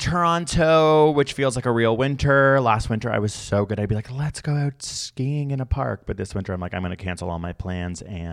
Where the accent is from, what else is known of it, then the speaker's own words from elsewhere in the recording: England, United Kingdom; accent: Northern English; I'm just saying, as a British person from Northern England where dildos were started, I say pestle.